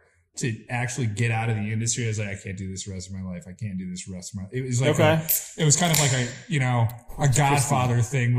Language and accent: English; Ann Arbor, Michigan, United States; born there; also born or lived in Big Rapids; Yeah, I was born in Ann Arbor. I lived up in Big Rapids for a while, but mostly this area.